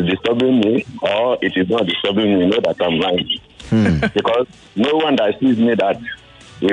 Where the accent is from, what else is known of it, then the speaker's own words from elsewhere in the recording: Enugu State, Nigeria; Why I'm from Igbo, from Enugu State.